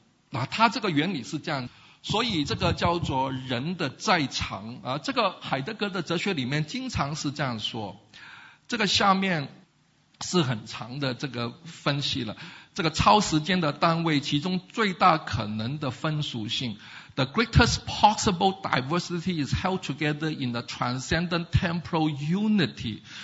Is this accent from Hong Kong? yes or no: yes; Hong Kong; 因为我在香港长大，我只知道住房叫 unit